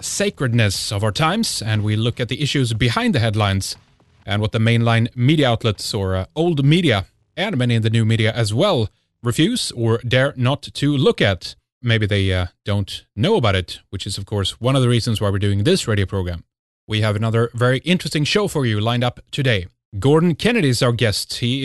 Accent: Sweden; English is a second language; from Sweden

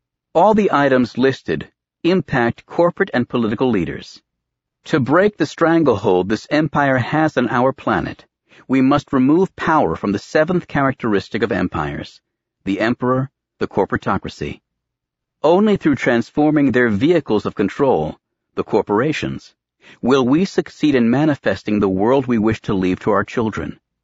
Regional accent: New Hampshire, United States; As a boy growing up in New Hampshire, I wished that I had been born in the 1700s

